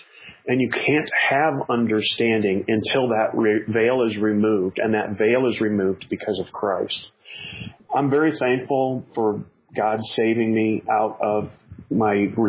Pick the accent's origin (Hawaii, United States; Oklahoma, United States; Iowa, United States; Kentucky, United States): Iowa, United States; Des Moines; I grew up in Des Moines, Iowa, in the Roman Catholic religion, and went through parochial school, first grade through 12th grade